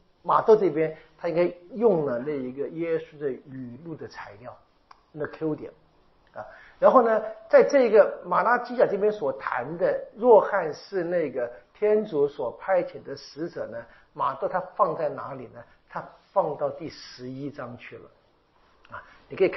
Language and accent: Chinese; Taiwan; 对我们台湾人怎样？讲一下，对不对？